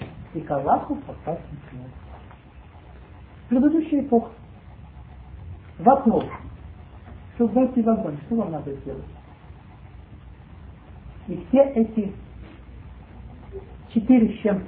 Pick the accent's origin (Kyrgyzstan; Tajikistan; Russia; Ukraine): Russia; Kabardino-Balkaria; also born or lived in Siberia; Я долго жил в мусульманской республике, в школу заканчивал, в Кабардино-Балкарии, мальчик. Я родился в Сибири там.